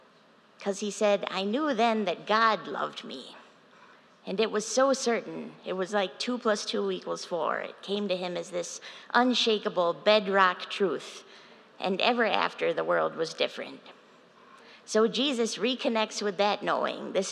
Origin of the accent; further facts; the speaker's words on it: Syracuse, New York, United States; My pastor that I grew up with back in Syracuse